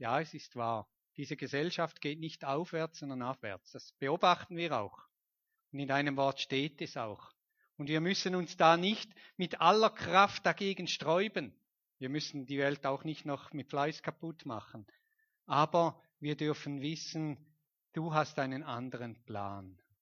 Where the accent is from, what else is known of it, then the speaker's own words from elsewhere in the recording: Switzerland; wir sind Schweizer und wir leben ja nicht von der Hand in den Mund